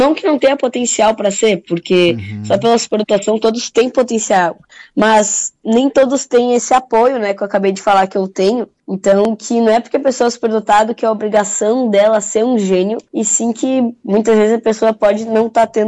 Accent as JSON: {"language": "Portuguese", "town": "Caxias do Sul", "region": "Rio Grande do Sul", "country": "Brazil", "tie": "born or raised there", "said": "Eu sou natural de Caxias."}